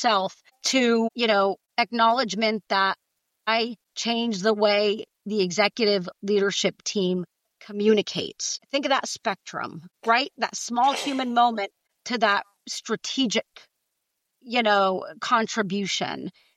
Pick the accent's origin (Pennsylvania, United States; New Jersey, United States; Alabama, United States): New Jersey, United States; And I'm going to say guys because I'm from Jersey and I'm Italian.